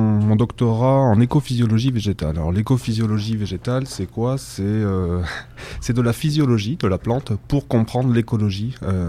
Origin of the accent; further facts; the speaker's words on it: Nouvelle-Aquitaine, France; je suis du Lot-et-Garonne, pas très bien, mais j'ai effectué mes études à Bordeaux